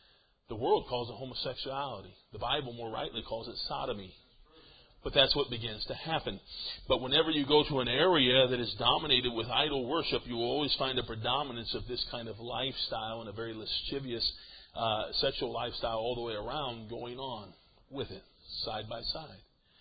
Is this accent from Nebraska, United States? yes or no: yes; Nebraska, United States; But listen, I'm from Nebraska, amen. It's a beef state.